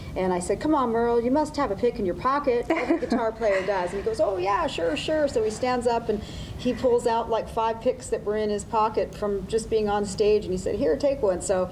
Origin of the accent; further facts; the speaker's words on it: Slave Lake, Alberta, Canada; raised in country music, growing up in Slave Lake, Alberta.